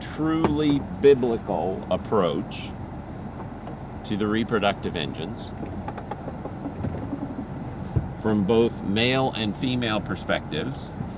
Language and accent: English; Philippines; maybe that part of that's because I grew up in the Philippines, and in the Philippines, they're much earthier.